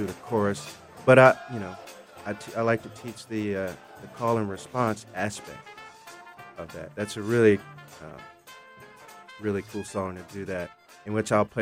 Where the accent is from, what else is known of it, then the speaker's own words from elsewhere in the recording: Gallatin, Tennessee, United States; also born or lived in Nashville; I'm from Gallatin and Nashville myself, and I went to Overton High School.